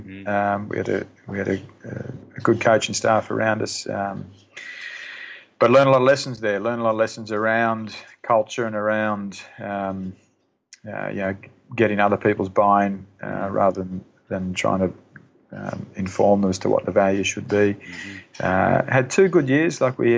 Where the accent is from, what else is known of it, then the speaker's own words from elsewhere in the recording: Canberra, Australian Capital Territory, Australia; that was probably the dream job because I'm a Canberra boy.